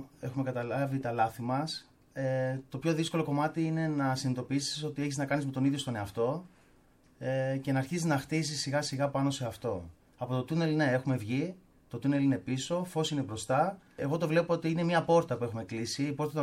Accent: Rhodes, South Aegean, Greece; now in Athens, Greece; εγώ επειδή κατάγομαι από Ρόδο, ήρθα στην Αθήνα

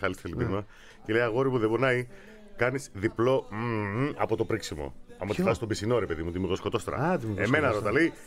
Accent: Epirus, Greece; Καλοκαίρι στο χωριό μου, στα ορεινά της Άρτας, μαυρίζει ο τόπος από τη Μήγα.

